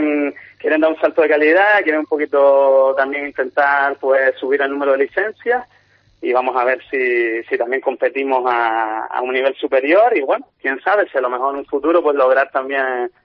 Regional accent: Las Palmas de Gran Canaria, Canary Islands, Spain; yo soy de un barrio humilde, soy del Lazo, un barrio de Las Palmas de Gran Canaria

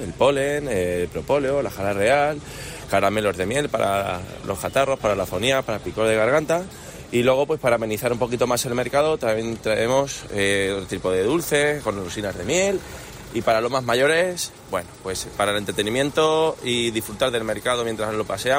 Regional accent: Cuenca, Castilla-La Mancha, Spain; venimos de Cuenca.

